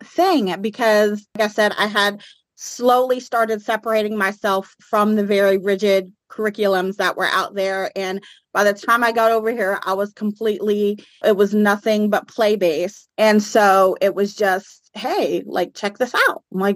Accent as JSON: {"language": "English", "town": "Chesapeake", "region": "Virginia", "country": "United States", "said": "I am from Chesapeake, Virginia, which is in the Hampton Roads area. Most people probably know Virginia Beach. That's the same area."}